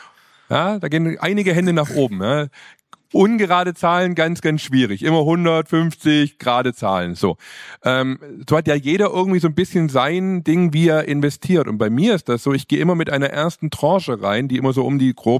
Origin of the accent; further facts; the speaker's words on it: Swabia, Germany; So, ja, ich bin halt Schwabe, das Geld nehme ich mit.